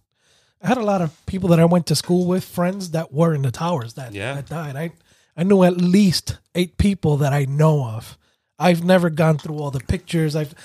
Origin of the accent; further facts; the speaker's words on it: New York, United States; I grew up in New York, so a lot of the times